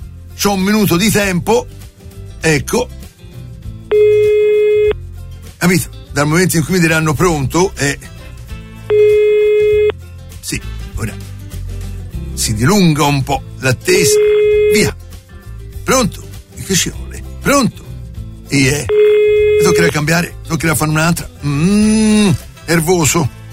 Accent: Florence, Tuscany, Italy; Esatto, io sono di Firenze, si sente, ma...

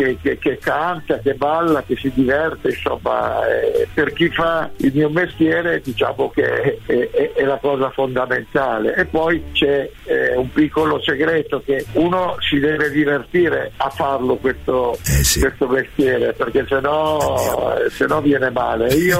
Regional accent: Verona, Veneto, Italy; perché io che sono cresciuto a Verona

